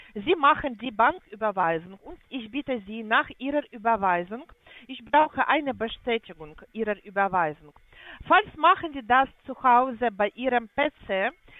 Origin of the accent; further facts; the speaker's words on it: Poland; now in Strasbourg, France; ich komme ursprünglich aus Polen.